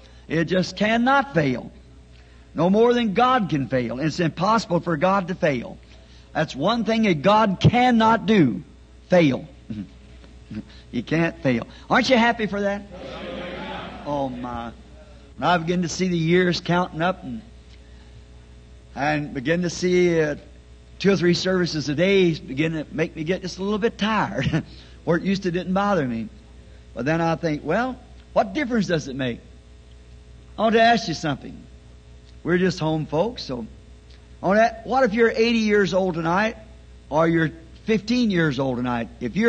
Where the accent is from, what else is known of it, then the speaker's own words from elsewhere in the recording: the South, United States; I'm a Southerner, you know, and so I just have to, I can't think of it too fast.